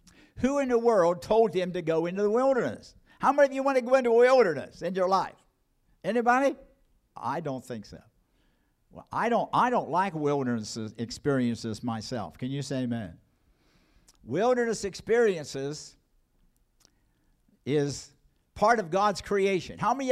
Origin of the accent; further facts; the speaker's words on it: United States; I'm country. I was born and raised in Bedford County.